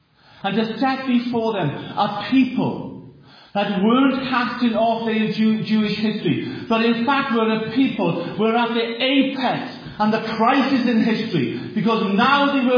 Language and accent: English; Wales, United Kingdom; accent: Welsh; there's a bit of a Welsh twang in my accent. I hail from South Wales